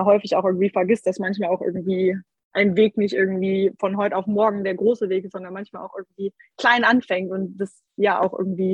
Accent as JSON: {"language": "German", "town": "Cologne", "region": "North Rhine-Westphalia", "country": "Germany", "said": "ich komme auch aus Köln."}